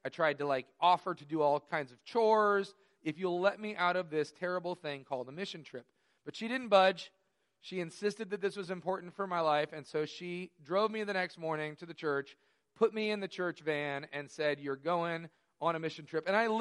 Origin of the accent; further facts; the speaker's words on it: Carmel, United States; I was born and raised here in Carmel, and I very much lived in the Carmel bubble until that week.